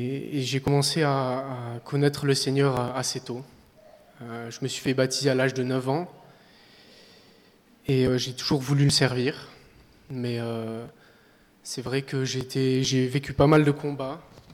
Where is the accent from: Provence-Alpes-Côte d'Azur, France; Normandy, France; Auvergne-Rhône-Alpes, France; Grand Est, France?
Provence-Alpes-Côte d'Azur, France; Nice; moi j'ai grandi à Nice, mais je viens d'une famille alsacienne, donc … c'est pas tellement niçois comme nom.